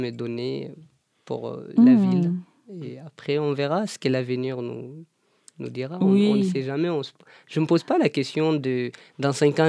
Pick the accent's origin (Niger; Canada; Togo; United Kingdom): Niger; now in France; en tant que Nigérien qui vit en France